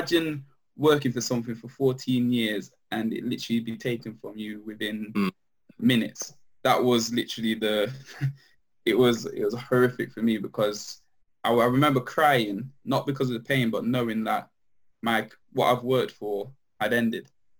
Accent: Nottingham, East Midlands, United Kingdom; also born or lived in London; So I moved from London about five. So me and my mum and my brother moved up to Nottingham. And I played for a local team in Nottingham, Calvert & Miners Welfare.

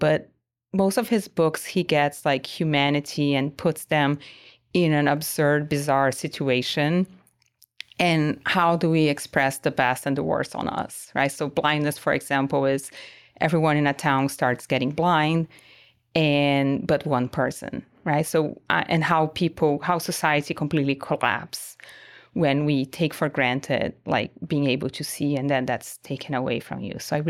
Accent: Brazil; English is a second language; moved away as an adult; now in United States; I'm brand new to Australia, so you might get a little bit of an accent. I live most of my adult and working life in the United States, and I am originally from Brazil.

